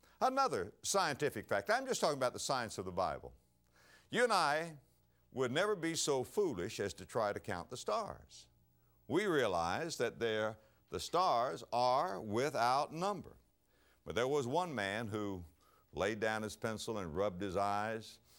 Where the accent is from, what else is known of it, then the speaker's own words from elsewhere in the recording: West Palm Beach, Florida, United States; Now, I'm from West Palm Beach, Florida.